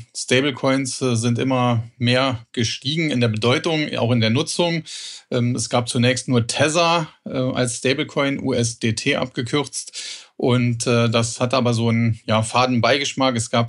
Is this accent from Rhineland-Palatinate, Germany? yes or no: yes; Trier, Rhineland-Palatinate, Germany; ich komme aus Trier, das ist die Geburtsstadt von Karl Marx, daher kennt man es vielleicht.